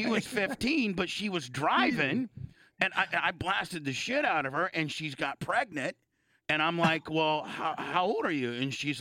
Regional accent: Indiana, United States; No, fucker. I'm a Hoosier. I'm a fucking Hoosier.

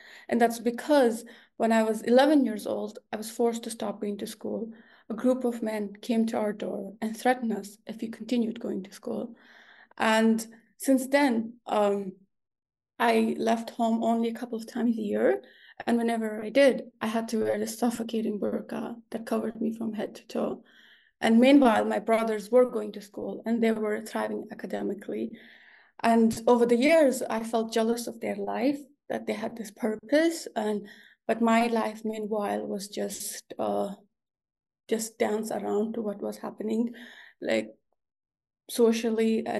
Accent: Kandahar, Afghanistan; the Taliban were, it's in Kandahar, my hometown, and Taliban were making its presence back.

